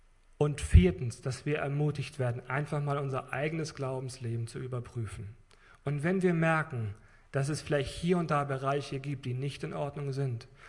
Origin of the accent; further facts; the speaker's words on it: Germany; ich sagte ihm, entschuldigen Sie, ich komme aus Deutschland, ich möchte Ihnen etwas zu lesen geben.